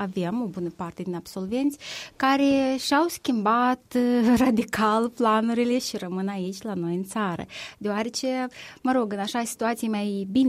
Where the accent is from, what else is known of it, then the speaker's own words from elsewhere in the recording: Chișinău, Moldova; fiindcă sunt din Chișinău